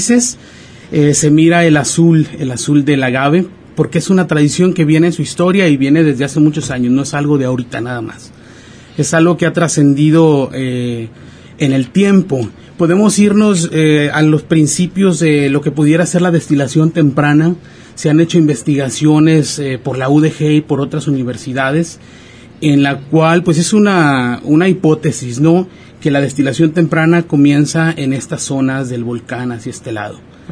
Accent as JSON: {"language": "Spanish", "town": "Tonaya", "region": "Jalisco", "country": "Mexico", "said": "Yo vengo de Tonaya, Jalisco."}